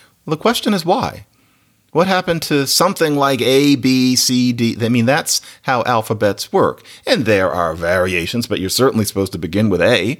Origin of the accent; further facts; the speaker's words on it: Philadelphia, Pennsylvania, United States; And yes, I said route. I'm from Philadelphia. No route.